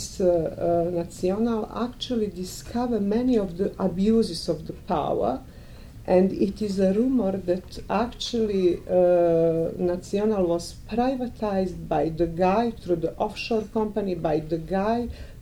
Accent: Montenegro; Since I'm coming from Montenegro, I will now focus on our case.

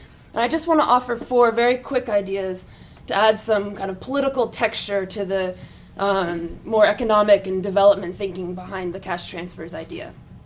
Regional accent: New York, United States; I was, as a New Yorker, excited about the idea of just a garage

